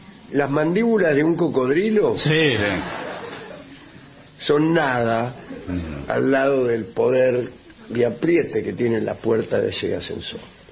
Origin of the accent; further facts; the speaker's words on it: Connecticut, United States; born there; Nací en Connecticut.